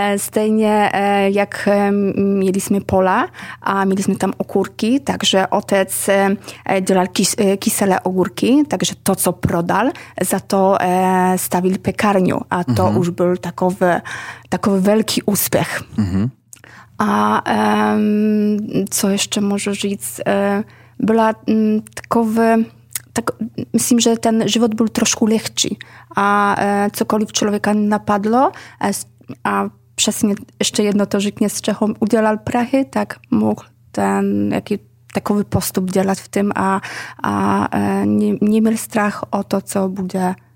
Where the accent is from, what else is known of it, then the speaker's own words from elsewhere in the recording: Pacanów, Świętokrzyskie Voivodeship, Poland; Czech is a second language; Takže já pocházím z Pacanova, přesně z toho města, kde ten kozlík šel. Mm-hmm. To je vesnica směrem na Ukrajinu, 350 kilometrů od Ostravy.